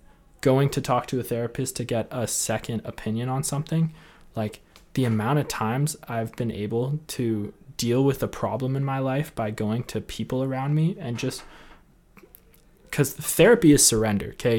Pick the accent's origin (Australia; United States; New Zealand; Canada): Canada; Sometimes as a Canadian, I want to escape from shoveling my driveway